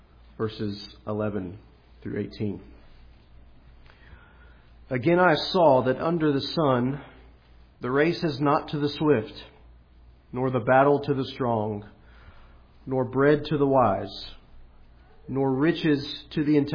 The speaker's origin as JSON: {"language": "English", "region": "Georgia", "country": "United States", "said": "It's so weird for me to say this because I come from Georgia, so my positioning is all out of whack. But I did come from Georgia, and I do go to church in Hilliard"}